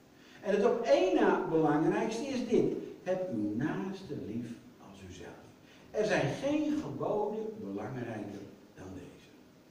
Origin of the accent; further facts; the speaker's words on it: Netherlands; Nou, en als Nederlanders zijn we ontzettend gelukkige mensen, jongens.